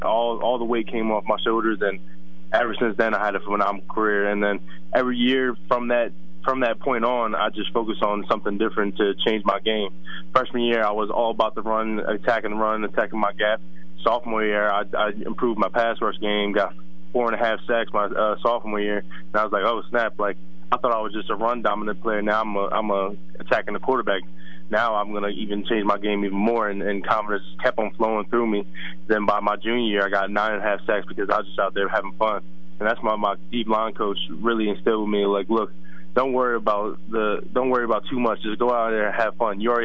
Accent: New Jersey, United States; We're both from South Jersey, so South Jersey has one of the best football areas in the world, I think.

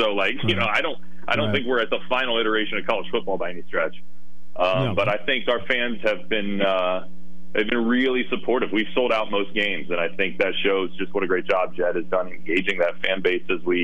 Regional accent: Ohio, United States; You know, it probably feels different for me than most others out here because I'm from Ohio.

